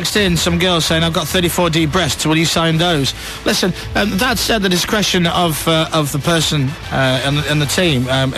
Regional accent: Leeds, Yorkshire and the Humber, United Kingdom; I was born and bred in Leeds, and I know what Leeds people are like

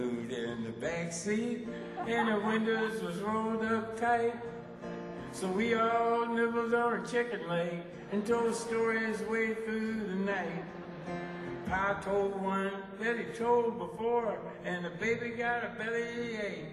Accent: Chicago, Illinois, United States; because he grew up in Kentucky, and we grew up in Chicago, west side of Chicago.

